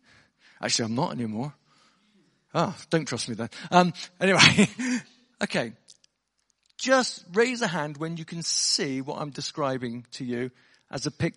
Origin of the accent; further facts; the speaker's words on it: South West England, United Kingdom; I'm from Somerset, if you're wondering where the accent's from.